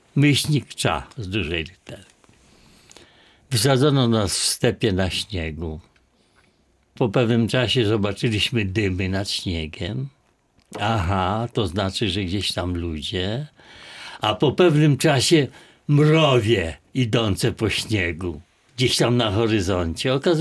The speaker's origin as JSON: {"language": "Polish", "region": "Volhynia", "country": "Ukraine", "said": "powinienem chyba od tego zacząć, że jestem z Wołynia. Wie pani, gdzie Wołyń jest?"}